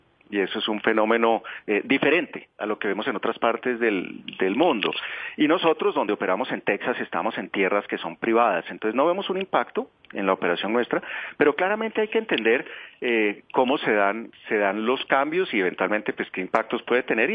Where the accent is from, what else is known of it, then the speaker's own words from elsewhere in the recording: Colombia; no podemos como colombianos permitir